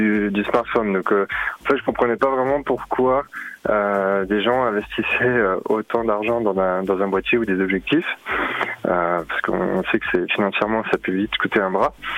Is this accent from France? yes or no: yes; France; Et comme tout bon français, j'avais à l'époque un anglais à couper au couteau.